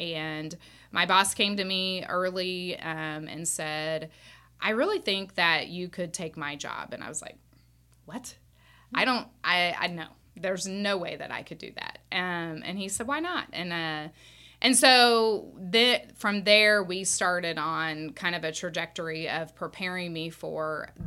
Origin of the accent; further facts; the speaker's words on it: Higginsville, Missouri, United States; now in Springfield, United States; So I am not a native of Springfield. I grew up in Higginsville, Missouri, excuse me, which is about 50 miles east of Kansas City. Small town, 5,000 people, came to Springfield for school back in 1995